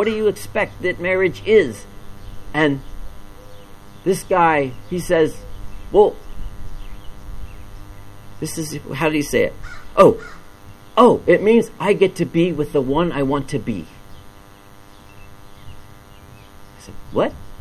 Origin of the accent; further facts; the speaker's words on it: the South, United States; I was thinking kudzu because I'm from the South.